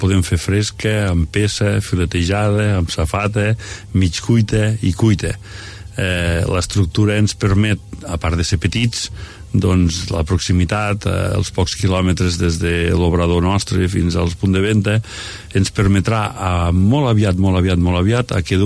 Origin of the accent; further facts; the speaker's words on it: Juneda, Catalonia, Spain; Nosaltres som de Juneda, sempre hem viscut a Juneda i vivim a Juneda